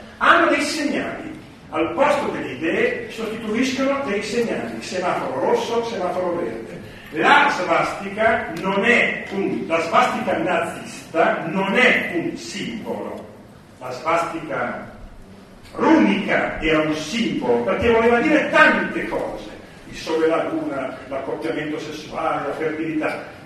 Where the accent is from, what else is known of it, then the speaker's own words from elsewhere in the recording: Lombardy, Italy; Io vengo dalla Brianza